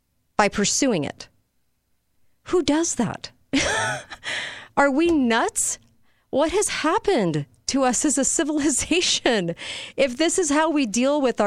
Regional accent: United States; And this is why I'm an American and I live here.

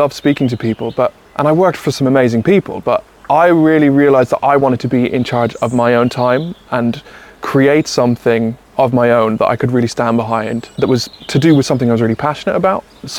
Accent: Munster, Ireland; And I grew up here in East Clare with like forests and open fields and blessed to have this beautiful countryside around us.

